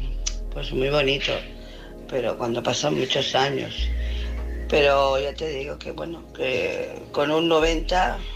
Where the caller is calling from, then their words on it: Barcelona, Catalonia, Spain; de Barcelona.